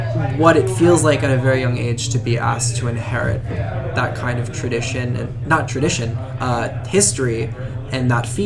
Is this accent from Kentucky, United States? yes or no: yes; Louisville, Kentucky, United States; But for sure, growing up in Louisville, Kentucky, which is predominantly, I think the dynamics of the city have changed a lot since I was younger.